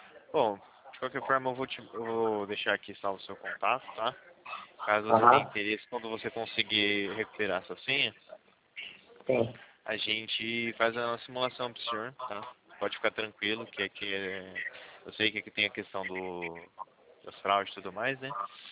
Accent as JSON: {"language": "Portuguese", "region": "São Paulo", "country": "Brazil", "said": "Aqui a gente é do interior de São Paulo."}